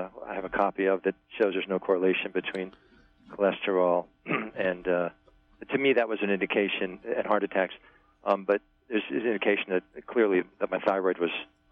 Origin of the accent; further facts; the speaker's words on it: New York, United States; I'm from New York.